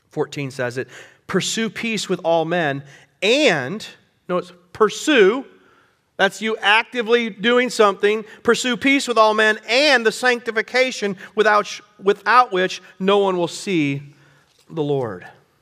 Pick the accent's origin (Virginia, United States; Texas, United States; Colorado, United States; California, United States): Colorado, United States; now in Kansas, United States; I'm from Colorado. That's where God lives.